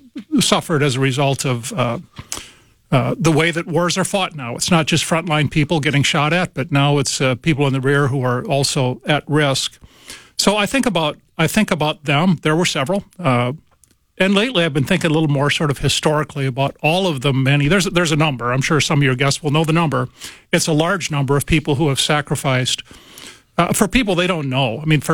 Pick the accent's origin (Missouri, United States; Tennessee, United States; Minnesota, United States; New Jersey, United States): Minnesota, United States; Mankato; I'm originally from Mankato, Minnesota, and then served 13 different duty stations